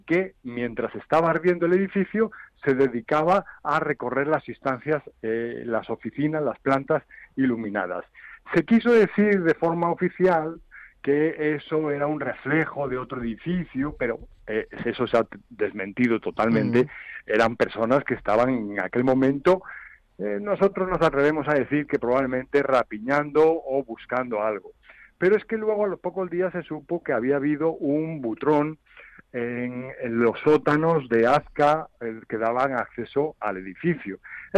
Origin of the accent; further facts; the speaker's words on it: Madrid, Community of Madrid, Spain; born there; porque quiero honrar también a mis apellidos de origen gallego. Yo soy nacido en Madrid, soy hijo de gallegos